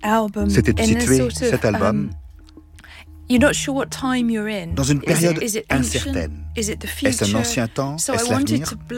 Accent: South West England, United Kingdom; French is a second language; Surtout de Dorset, là où j'ai grandi

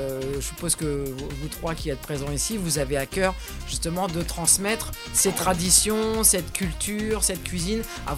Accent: Chambly, Hauts-de-France, France; parce que je suis originaire de Chambly

